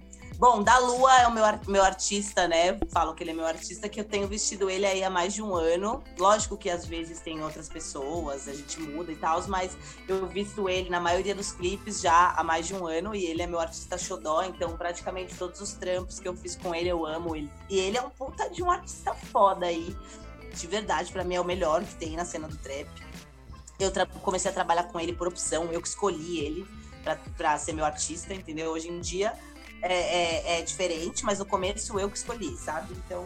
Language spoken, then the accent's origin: Portuguese; São Paulo, Brazil; até porque eu nasci e criada em São Paulo.